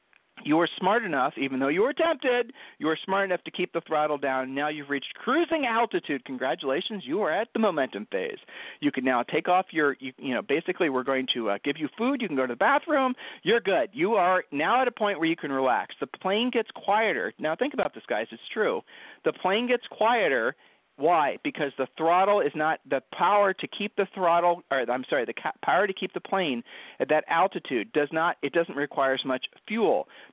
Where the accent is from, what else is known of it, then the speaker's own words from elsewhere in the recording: Ohio, United States; I mean, I'm from Ohio. I still get geeked up about that, but he doesn't, you know.